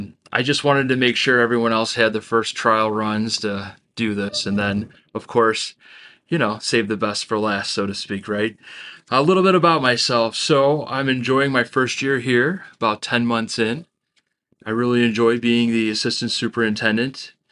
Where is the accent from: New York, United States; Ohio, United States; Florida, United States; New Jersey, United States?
New York, United States; Marilla; And so I come from Marilla, New York, which is a little past East Aurora. So it's about an hour, 20-minute drive.